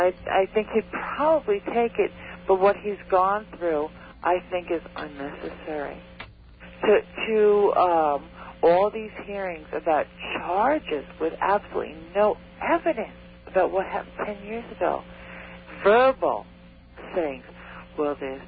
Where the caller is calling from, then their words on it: Fire Island, New York, United States; Yeah, Long Cove Fire Island.